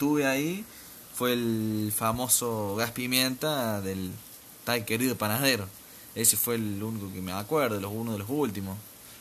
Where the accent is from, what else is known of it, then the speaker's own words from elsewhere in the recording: Argentina; Somos argentinos y siempre algo pasa en los partidos